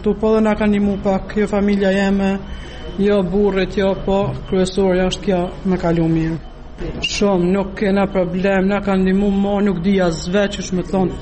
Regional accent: Gjakova, Gjakova District, Kosovo; Jam nga Gjakova

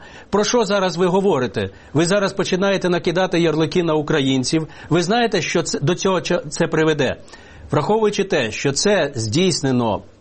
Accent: Zhytomyr Oblast, Ukraine; Я з Житомирщини.

